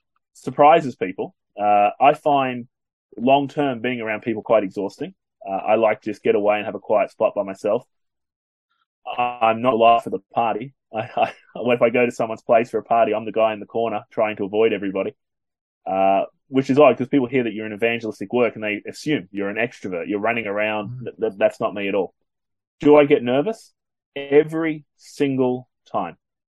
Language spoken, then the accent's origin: English; Australia; accent: Australian; Although when I speak to Australians, they have pointed out that my accent has softened a bit, and that I don't say things in the proper Australian manner anymore.